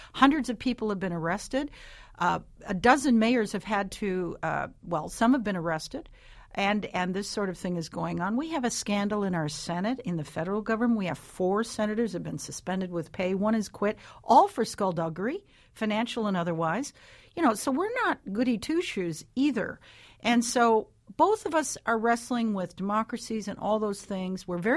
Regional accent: United States; now in Canada; I grew up in the States.

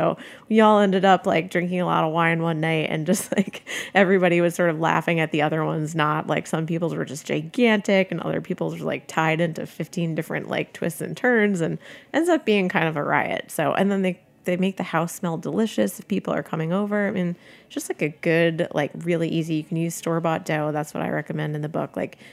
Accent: Northeast, United States; So, you know, we grew up in the Northeast and basically went down to the Delaware Shore and up to Rhode Island and, you know, kind of hopped around the coast during the summers.

